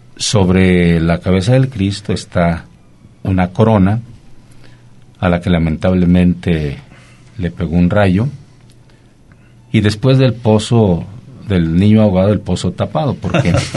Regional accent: Mexico; Sí, somos mexicanos.

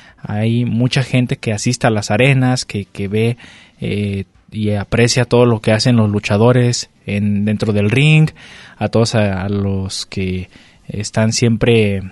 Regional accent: Mexico; una de las cosas que nos identifica también como mexicanos pues es la lucha libre.

